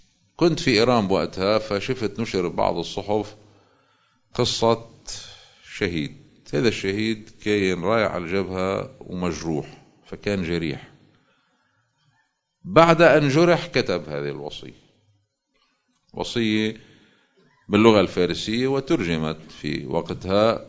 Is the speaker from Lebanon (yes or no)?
yes; Lebanon; الآن عندنا في لبنان نماذج